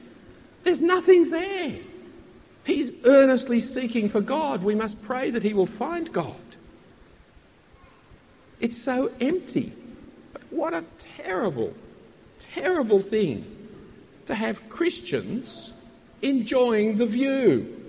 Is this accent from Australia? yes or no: yes; Bellevue Hill, New South Wales, Australia; I know it, I come from Bellevue Hill.